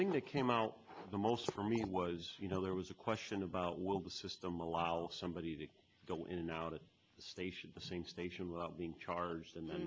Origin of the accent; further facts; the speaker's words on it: Midwest, United States; I'm from the Midwest as well.